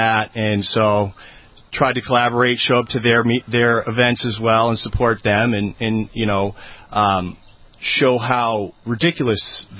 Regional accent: Nashua, New Hampshire, United States; now in Manchester, United States; I'm a New Hampshire native. I was born and raised in Nashua. I live in Manchester now.

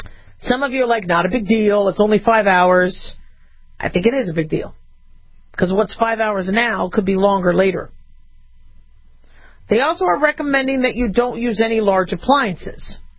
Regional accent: Phoenix, Arizona, United States; I mean, I grew up in Phoenix, Arizona. So for us, I remember temperatures going up to 120.

